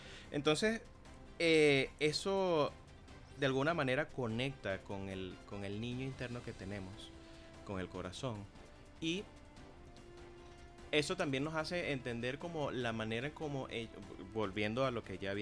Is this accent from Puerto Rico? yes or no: no; Venezuela; Siempre va a haber algo de nuestra manera venezolana